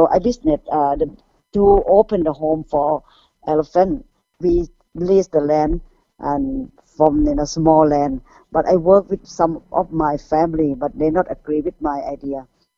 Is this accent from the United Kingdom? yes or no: no; Thailand; English is a second language; I have experience that is to witness about elephants since I'm young.